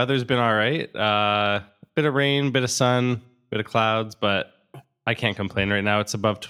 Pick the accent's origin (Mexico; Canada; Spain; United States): Canada; And I'm some Canadian guy who's taking over Jack's intro space at the moment.